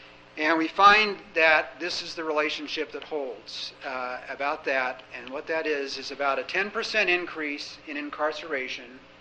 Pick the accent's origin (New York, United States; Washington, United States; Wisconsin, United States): Washington, United States; Olympia; In Olympia, the state capital, my hometown, we have 14 Starbucks stores.